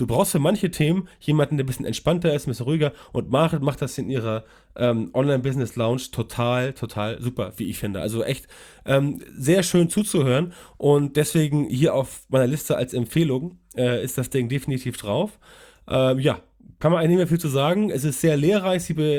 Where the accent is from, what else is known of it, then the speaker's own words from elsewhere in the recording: Hamburg, Germany; ich komme aus Hamburg und weiß gar nicht, wie das heißt